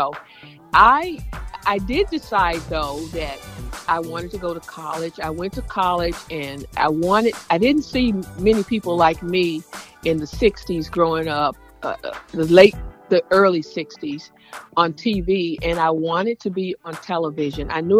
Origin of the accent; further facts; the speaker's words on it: Nashville, Tennessee, United States; born there; I was born here in Nashville, Tennessee.